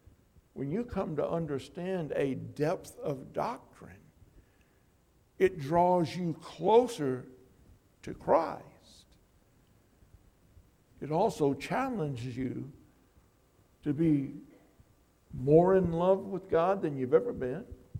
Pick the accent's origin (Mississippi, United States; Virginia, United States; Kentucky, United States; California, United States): Mississippi, United States; born there; also born or lived in Wisconsin / Illinois; my language is broken up between Mississippi in Wisconsin and Illinois. I was born in Mississippi, but I've lived more in the north than I have in the south.